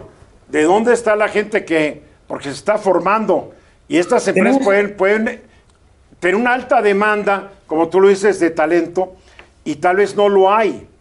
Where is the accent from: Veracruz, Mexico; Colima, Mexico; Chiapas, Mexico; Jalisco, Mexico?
Chiapas, Mexico; No, es que yo soy de origen chiapaneco